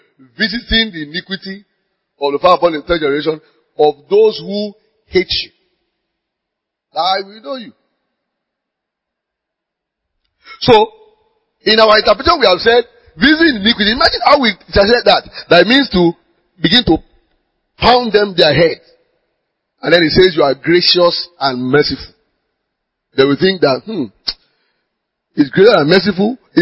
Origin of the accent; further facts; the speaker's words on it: Nigeria; English is a second language; in my language as a Nigerian